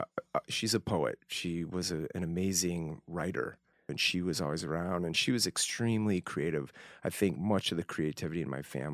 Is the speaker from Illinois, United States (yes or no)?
yes; Northbrook, Illinois, United States; A little town called Northbrook, suburban Chicago. Northern suburbs of Chicago. Beautiful place. I was born in Evanston Hospital. The first 18 years of my life in Northbrook, Illinois.